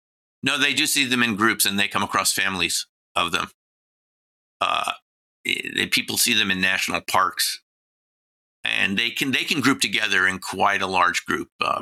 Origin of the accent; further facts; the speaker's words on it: New York, United States; I haven't seen them in the Bronx since I'm from the New York area or Manhattan.